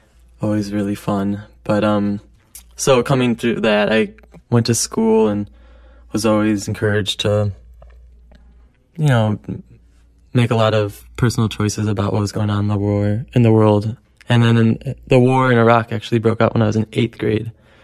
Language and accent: English; Minneapolis, Minnesota, United States; Yeah, I grew up in South Minneapolis and still live a few blocks from where I grew up.